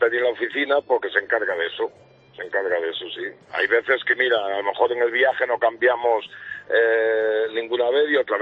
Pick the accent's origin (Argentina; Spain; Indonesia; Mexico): Spain; Almería, Andalusia; y ya para la casa, que yo soy de Almería.